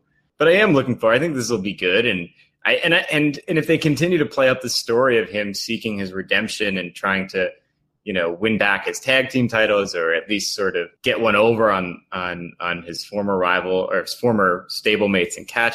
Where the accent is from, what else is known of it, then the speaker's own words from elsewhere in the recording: Port Jefferson, New York, United States; he's from like the town over from me on Long Island. And so I just, he's from Mount Sinai. I'm from Port Jefferson.